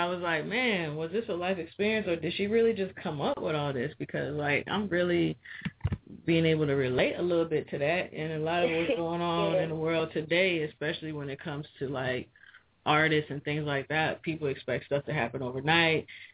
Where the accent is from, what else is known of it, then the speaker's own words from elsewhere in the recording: Ohio, United States; now in Florida, United States; Because I'm from Ohio. I live in Florida now